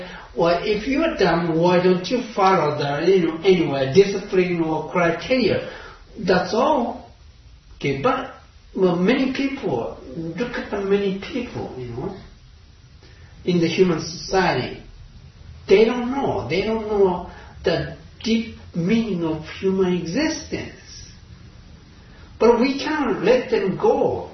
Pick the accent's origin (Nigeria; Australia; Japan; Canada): Japan; In Japan, of course, we have lots of snow, but weather is pretty mild.